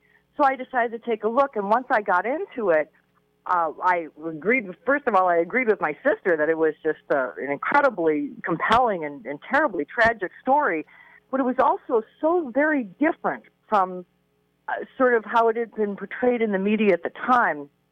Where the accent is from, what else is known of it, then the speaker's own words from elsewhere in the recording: Buffalo, New York, United States; Well, I grew up in Buffalo, New York. My father was a police officer there for more than 30 years.